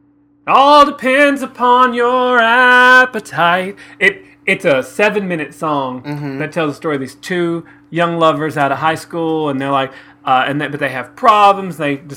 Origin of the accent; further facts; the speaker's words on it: the South, United States; we're from the South, so.